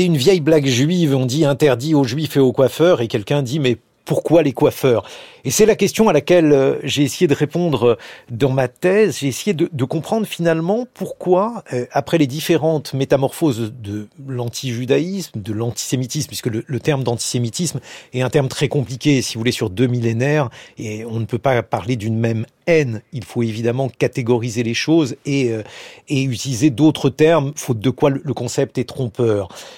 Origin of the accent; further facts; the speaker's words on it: Paris, Île-de-France, France; je suis né dans le Marais, c'est un quartier que je n'ai pas quitté, je n'arrive pas d'ailleurs à le quitter.